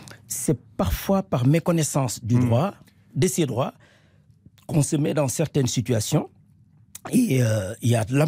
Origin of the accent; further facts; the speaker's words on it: Senegal; French is a second language; moved away as an adult; now in France; j'ai fait l'école au Sénégal, j'ai appris le français à bas âge. Et je viens, je cherche un diplôme, je ne cherchais pas à rester. C'est par la force des choses que je suis resté.